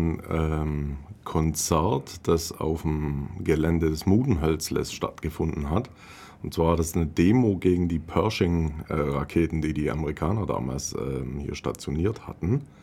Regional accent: Neu-Ulm, Bavaria, Germany; Ja, ich bin hier aus der Region. Ich bin in Neu-Ulm auf die Welt gekommen, im, wie ich finde, guten Jahrgang 76. Bin dann auch hier auf die Schule gegangen

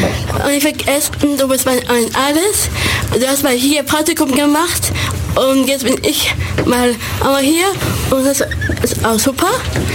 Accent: Ulm, Baden-Württemberg, Germany; born there; Ich bin eine geborene Schwabin. Ich bin natürlich in Ulm geboren. Und jedenfalls, ich bin nur in Ulm geboren, weil meine Eltern dort in Ulm angezogen sind. Und der andere Teil kommt aus Norddeutschland.

